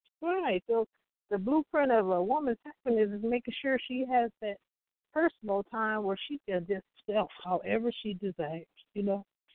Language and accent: English; Compton, California, United States; Oh, I mean, we were born and raised in Compton.